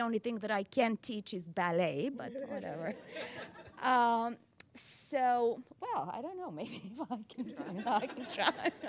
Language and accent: English; Bulgaria; moved away as an adult; now in Ithaca, United States; So anyway, I come from Bulgaria. I came to Cornell in 91 to do my PhD in drama.